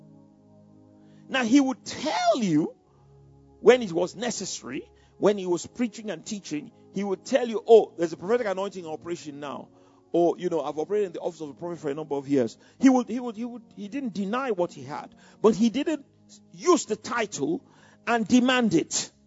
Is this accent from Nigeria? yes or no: yes; Nigeria; I said, Brother Hagin, I came from from Nigeria.